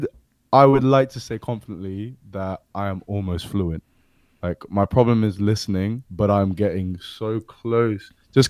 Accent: London, United Kingdom; born there; I'm half British on my dad's side and I'm half Indonesian from my mum's side. But I was born in London. But I grew up with an Indonesian childhood.

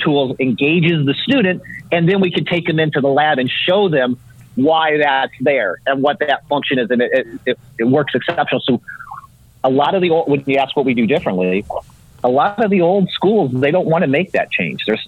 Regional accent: Midwest, United States; I'm an Irish Catholic boy from the Midwest. You don't touch me unless you absolutely have to, right?

